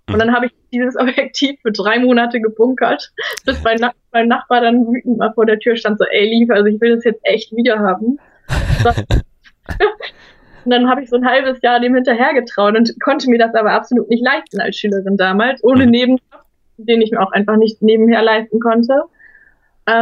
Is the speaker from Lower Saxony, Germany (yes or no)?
yes; Oldenburg, Lower Saxony, Germany; Also ich komme, wie gesagt, aus Oldenburg. Das ist auch nicht so weit vom Meer entfernt, zum Beispiel von der Nordsee.